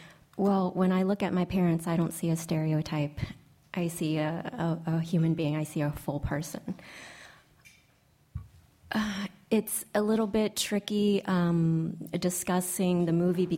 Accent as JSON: {"language": "English", "town": "New Orleans", "region": "Louisiana", "country": "United States", "tie": "born or raised there", "said": "my parents, my community, the Vietnamese immigrant and refugee community that I grew up with in New Orleans is certainly an inspiration"}